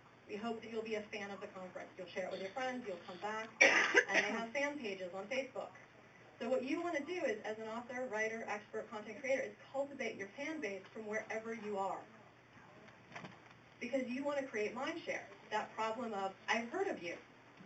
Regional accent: New Jersey, United States; also born or lived in New York City, United States; I grew up in New York, New Jersey, and I grew up in the suburbs until I was about in high school. My father remarried and moved into Manhattan.

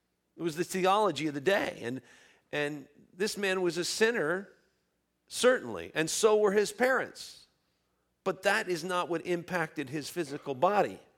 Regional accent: Ireland; You know, Irish people are, I'm Irish, so I know.

